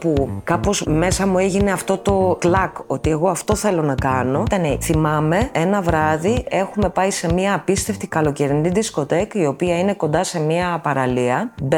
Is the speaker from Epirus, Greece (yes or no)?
no; Neapoli, Peloponnese, Greece; also born or lived in Samos / Corinthia / Syros / Attica; γεννήθηκα στη Σάμο και μεγάλωσα λόγω της δουλειάς του πατέρα μου μεταξύ Νεάπολης Λακωνίας, Κορινθίας, Σύρου για πολλά χρόνια και μετά ήρθαμε στην Αττική σιγά σιγά με τις τελευταίες μεταθέσεις του πατέρα μου.